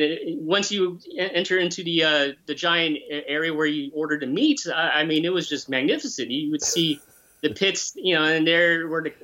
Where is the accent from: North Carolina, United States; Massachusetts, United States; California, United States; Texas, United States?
Texas, United States; pretty much spent most of my life here, as well as my education. So I grew up primarily in Texas.